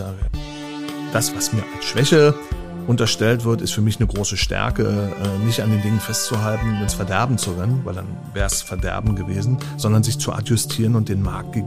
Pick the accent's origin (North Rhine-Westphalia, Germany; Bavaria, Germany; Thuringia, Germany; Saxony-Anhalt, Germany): Saxony-Anhalt, Germany; Salzwedel; born there; Salzwedel, also das ist...